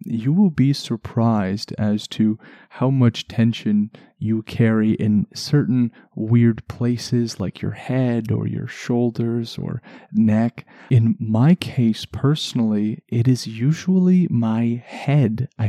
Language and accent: English; Canada; I know I'm Canadian and I don't say them all quite properly.